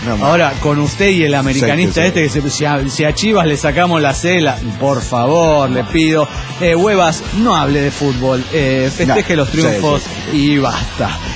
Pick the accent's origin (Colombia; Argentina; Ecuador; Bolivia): Bolivia; Cochabamba; de Cochabamba, Bolivia.